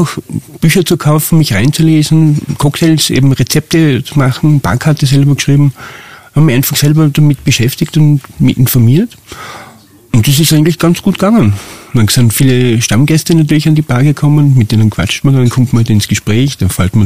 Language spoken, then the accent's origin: German; Vienna, Austria; born there; Ja, weil ich bin gebürtiger Wiener, bin von Wien, von der Großstadt, einfach in die Berge gefahren